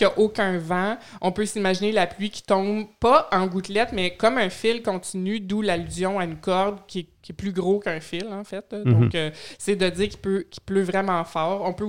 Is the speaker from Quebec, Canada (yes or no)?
yes; Quebec, Canada; accent: Quebec; Mais oui, je vais user de mon accent québécois.